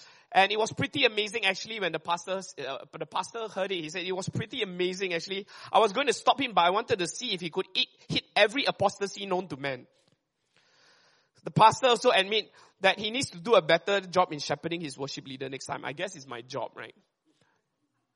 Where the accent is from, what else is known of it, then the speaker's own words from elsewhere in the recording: Malaysia; Why do I even have to bother about saying the sentence properly, lah? Right? Because I'm Malaysian, right?